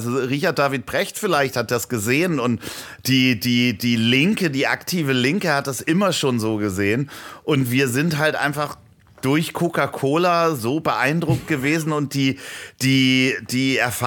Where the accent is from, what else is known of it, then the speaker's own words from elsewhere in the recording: Germany; Und ich so, nee, ich komme aus Deutschland.